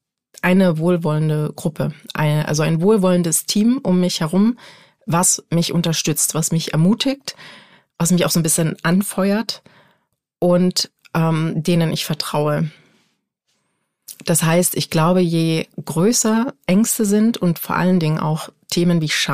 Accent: Dresden, Saxony, Germany; Ich komme ursprünglich aus Dresden.

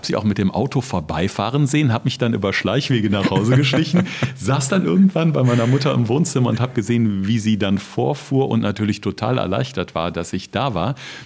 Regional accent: North Rhine-Westphalia, Germany; weil ich bin als Kind auf dem Land groß geworden am Niederrhein und ja, so das Ländliche und die Ruhe gibt mir auch so einen gewissen inneren Frieden zum Abschalten.

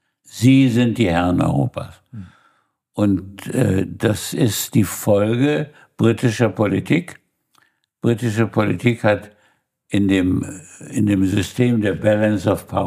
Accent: Germany; Und ich sage das oft sehr ketzerisch als Deutscher, es wäre besser gewesen, Napoleon hätte gewonnen.

